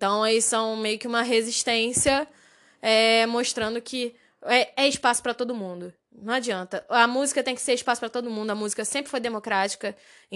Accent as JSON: {"language": "Portuguese", "region": "Rio de Janeiro", "country": "Brazil", "said": "Não tem problema, nós somos cariocas."}